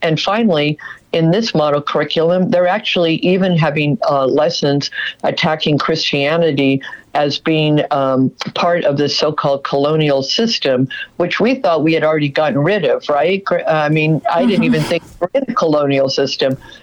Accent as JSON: {"language": "English", "country": "United States", "said": "I'm Irish Catholic. I have three grandparents from Ireland. I'm a first-generation American. I have a Nicaraguan grandmother"}